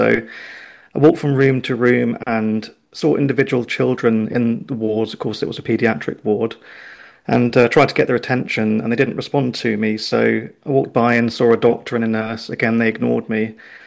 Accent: Oxford, South East England, United Kingdom; So I come from Oxford, and I experienced something that changed my perception of reality from a young age.

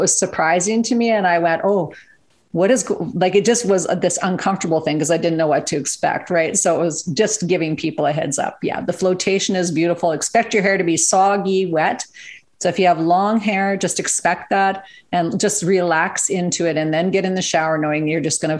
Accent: Canada; as a Canadian girl living in the subarctic weather

